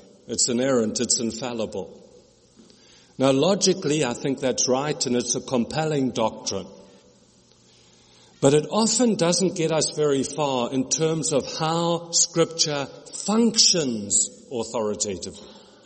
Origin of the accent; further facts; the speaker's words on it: KwaZulu-Natal, South Africa; or that I'm South African and that I grew up in Natal, but I'm not Dutch South African, I'm English South African.